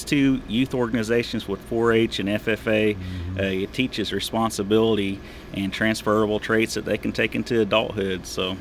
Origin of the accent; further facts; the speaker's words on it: Sallisaw, Oklahoma, United States; I'm originally from Sallisaw, Oklahoma area in Sequoia County.